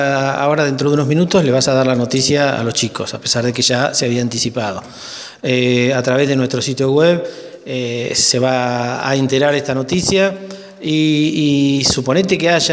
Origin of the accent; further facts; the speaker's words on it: Fernández, Santiago del Estero, Argentina; yo soy de Fernández, sabes bien vos, estoy transitando las calles todos los días